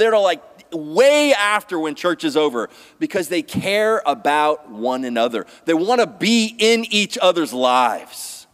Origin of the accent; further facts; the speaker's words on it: Philadelphia, Pennsylvania, United States; Like, I'm from Philadelphia.